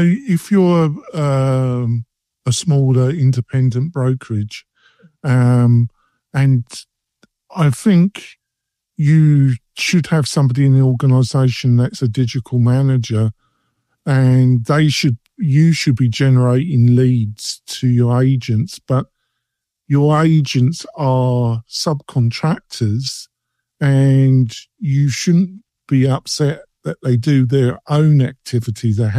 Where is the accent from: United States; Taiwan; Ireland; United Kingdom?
United Kingdom; England; I'm English.